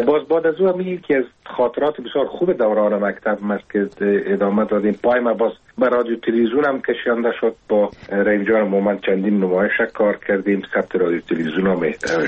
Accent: Kabul, Afghanistan; ما در کنار کابل نداری زندگی میکردیم

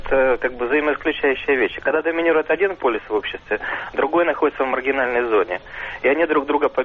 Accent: Moscow, Russia; я из Москвы, социолог.

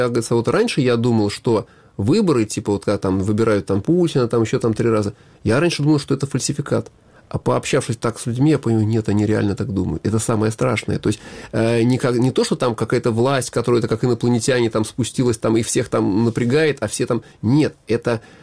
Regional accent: Kharkiv Oblast, Ukraine; also born or lived in Tver, Russia; Родился я там в Твери, но у меня отец был военный летчик, Советский Союз, и последнее место службы он служил в Харьковской области, там Купинский район, там военный городок.

